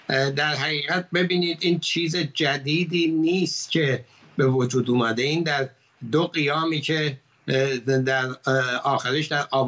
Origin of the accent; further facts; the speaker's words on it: Tabriz, East Azerbaijan, Iran; born there; من متولد تبریز هستم.